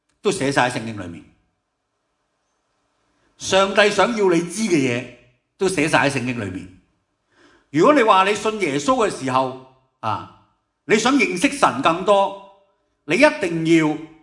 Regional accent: China; 我哋中国人好好嘅，有个成语学以致用㗎嘛。

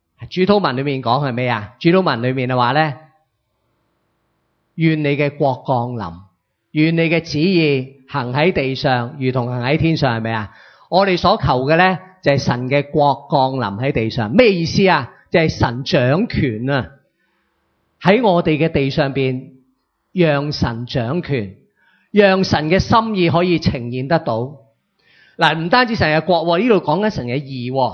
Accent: Hong Kong; 所以今日咧，我哋香港人咧好努力，好想争取一啲嘢吓

